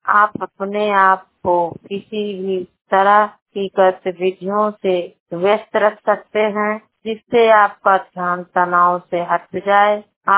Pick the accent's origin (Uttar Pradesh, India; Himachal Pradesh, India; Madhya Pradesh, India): Uttar Pradesh, India; Sant Kabir Nagar; मेरा जिला है संतकबीर नगर। मेरी उम्र है 37 साल।